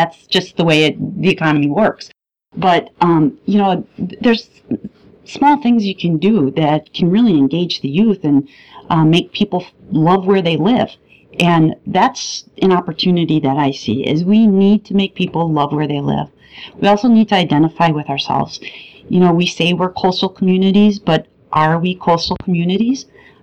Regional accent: Midwest, United States; I come from the Midwest, and the Midwest is known for being nice.

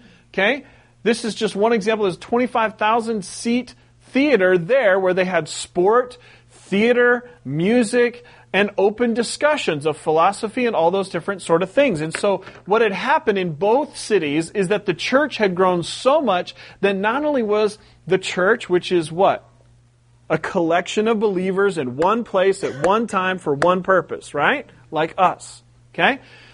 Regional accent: West Coast, United States; I sound like everyone on TV because I'm from the West Coast.

